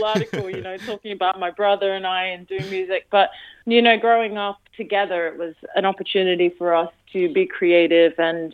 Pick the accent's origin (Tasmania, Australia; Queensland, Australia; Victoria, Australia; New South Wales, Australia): New South Wales, Australia; moved away as an adult; now in United Kingdom; I grew up in Western Sydney and I now live in the UK, have been for 8 years.